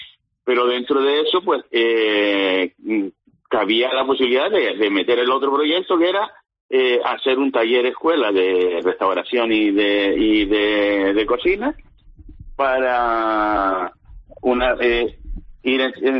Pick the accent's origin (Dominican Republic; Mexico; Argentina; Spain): Spain; Jinámar, Canary Islands; Yo que nací y me crié aquí en Jinamar, justo encima de la Casa de la Condesa, donde solo había tomateros y plataneras